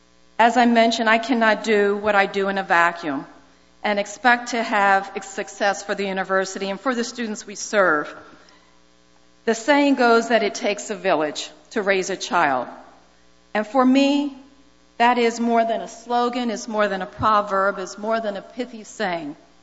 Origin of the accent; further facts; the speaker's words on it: Philadelphia, Pennsylvania, United States; I grew up in West Philadelphia, to be exact. West Philadelphia, born and raised.